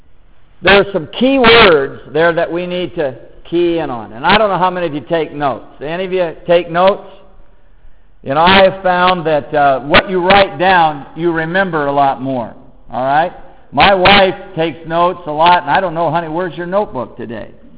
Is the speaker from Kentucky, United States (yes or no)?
no; Bellevue, Washington, United States; I grew up in Bellevue quite a few years ago. In fact, my parents came to Bellevue when I was, Bellevue was 5,000 people. My father owned a shoe business in the old Bellevue Square